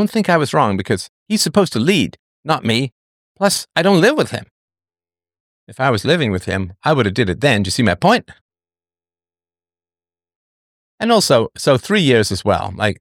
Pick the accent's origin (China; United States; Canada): Canada; Toronto, Ontario; Of course, I grew up in Toronto from the age of 11 onwards. I went away when I was 18 to work.